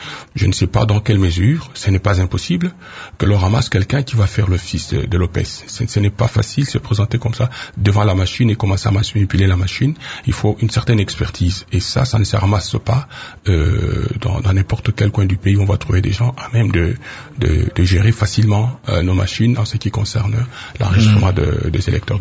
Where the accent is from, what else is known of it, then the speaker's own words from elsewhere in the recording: DR Congo; moi, en tant que Congolais